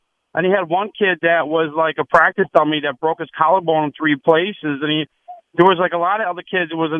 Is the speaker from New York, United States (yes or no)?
yes; Carmel, New York, United States; I'm from Carmel, New York.